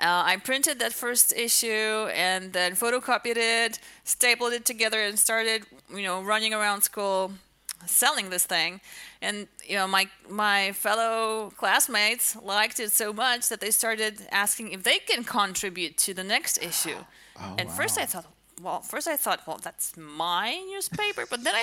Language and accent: English; Poland; English is a second language; Originally, I'm from Poland